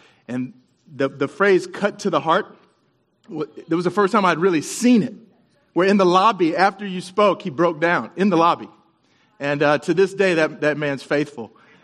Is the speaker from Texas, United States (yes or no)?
yes; Dallas, Texas, United States; also born or lived in Houston; Encourage a fellow Texan. I was born in Houston, so amen. I grew up in Dallas, though